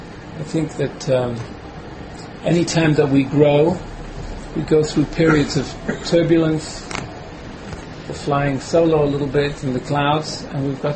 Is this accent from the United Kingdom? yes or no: yes; Manchester, North West England, United Kingdom; also born or lived in United States; I grew up here in England, in Manchester. Went on to yeshivas in America.